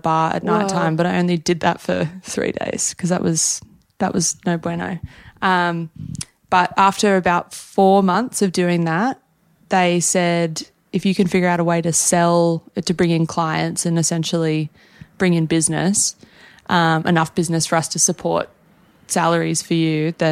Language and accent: English; Australia; oh, we saw you have this beautiful dog. We're Australian. Like, we just want to say hello.